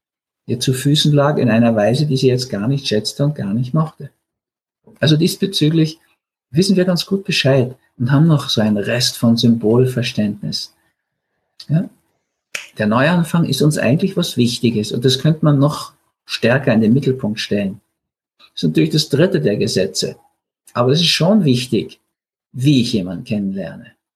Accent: Austria; Und dann tanzen wir vielleicht mit dem Donauwalzer als Österreicher

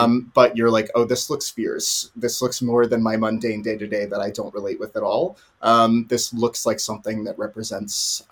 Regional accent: the South, United States; And a lot of that even stemmed from really even just growing up in the South

